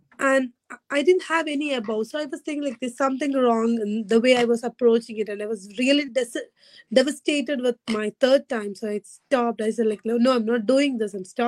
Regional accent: India; English is a second language; now in Nova Scotia, Canada; I'm an Indian, but I'm right now joining you from Canada, Nova Scotia of Canada, from the Atlantic Canada.

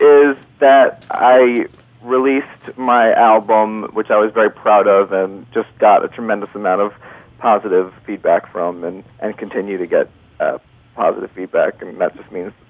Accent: New York, United States; whether it's my being Jewish or my being a New Yorker or my being a man or my being an uncle

